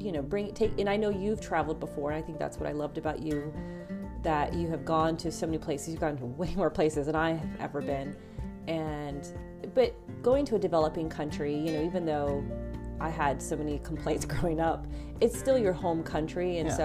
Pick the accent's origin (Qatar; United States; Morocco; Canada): Morocco; Martil, Tanger-Tetouan-Al Hoceima; we went to Martil, and I grew up in Martil, and I love that little beach town